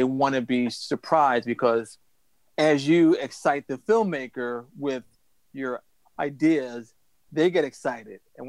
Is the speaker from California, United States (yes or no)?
no; New York, United States; I'm from New York. I'm from New York.